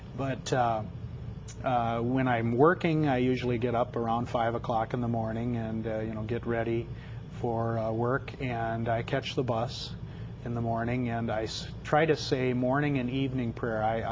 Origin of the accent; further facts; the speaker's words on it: Delano, Minnesota, United States; I grew up in Delano, Minnesota. I'm the oldest of 8 children